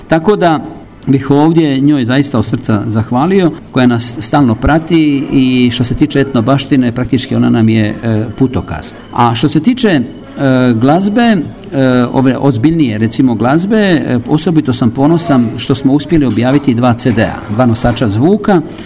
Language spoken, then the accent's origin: Croatian; Košute, Split-Dalmatia County, Croatia; kako sam rodom iz Košuta